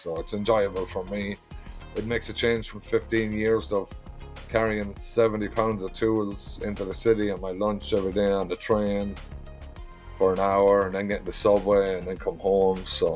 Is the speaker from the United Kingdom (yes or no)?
no; Ireland; So I'm from Ireland.